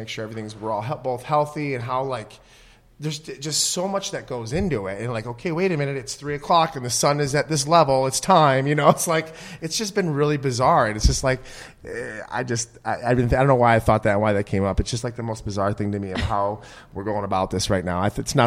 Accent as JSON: {"language": "English", "region": "Midwest", "country": "United States", "said": "But no, I'm from the Midwest. I can't wait to be a dad."}